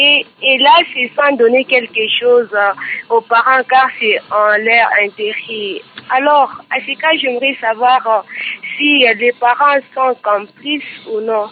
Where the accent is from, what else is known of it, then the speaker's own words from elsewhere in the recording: DR Congo; est-ce que ici chez nous, en RDC, l'État s'occupe chèrement des trafics des enfants?